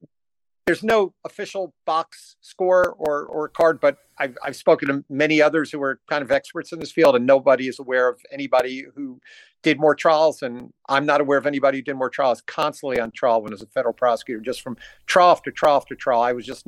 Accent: New York City, New York, United States; So I grew up in New York City.

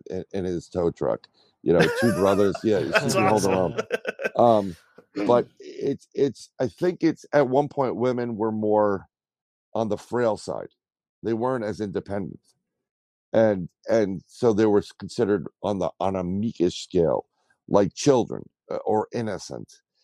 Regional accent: Bronx, New York, United States; I grew up in the Bronx.

